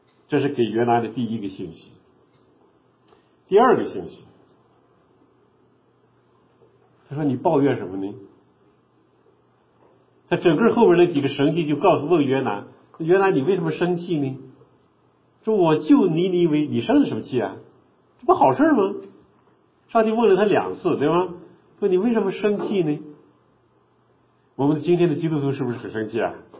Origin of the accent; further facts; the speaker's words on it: China; 不是光爱犹太人，光爱我们中国人，不是这个概念。